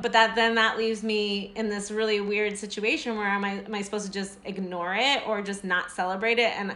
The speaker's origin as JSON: {"language": "English", "country": "United States", "said": "as messy as being an American is in 2021, like, there are things to celebrate there too. And this is the home that I know, right?"}